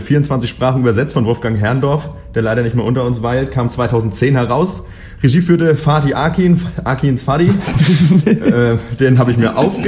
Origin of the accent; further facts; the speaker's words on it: Berlin, Germany; ich komme aus Berlin